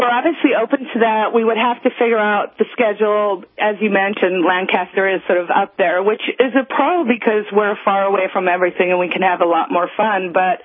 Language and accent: English; South Africa; also born or lived in New York; now in United States; And I came from New York and originally from South Africa and not a big gun person.